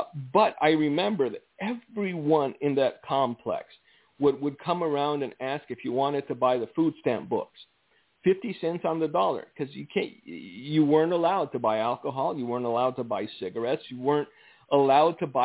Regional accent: California, United States; Look, I grew up in Southern California in a neighborhood that was predominantly migrant or immigrant, all right?

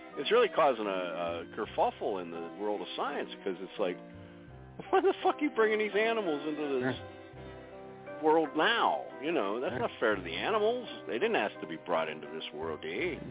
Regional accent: Pennsylvania, United States; moved away; also born or lived in Columbus, Ohio; Beginning of 1983 is when I moved away from Pennsylvania.

